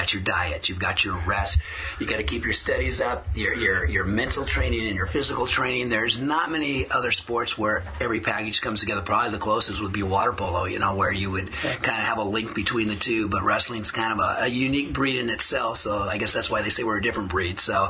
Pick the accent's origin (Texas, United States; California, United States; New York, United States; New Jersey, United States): California, United States; You know, I'm from the Central Valley, so football and wrestling are the two sports there, and I did them both.